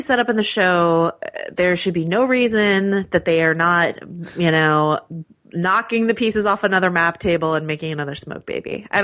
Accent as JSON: {"language": "English", "region": "California", "country": "United States", "said": "I don't know. I'm from California. We don't think about snow."}